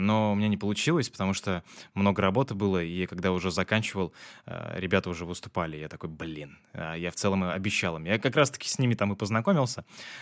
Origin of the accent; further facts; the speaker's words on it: Saint Petersburg, Russia; мы относительно недавно там узнали, что в целом мы оба из Питера.